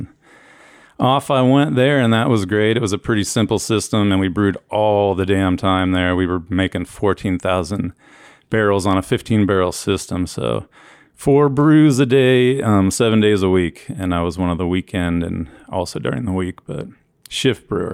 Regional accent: Las Vegas, Nevada, United States; now in Salt Lake City, United States; And then I grew up in Vegas, moved out to Salt Lake, so I've made a career of brewing beer in unlikely places.

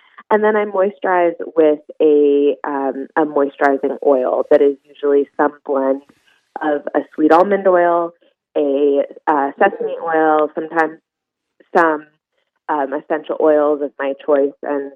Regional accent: Hawaii, United States; My mom, I grew up in Hawaii, and my mom made most of the products for the spas and resorts that were in the island.

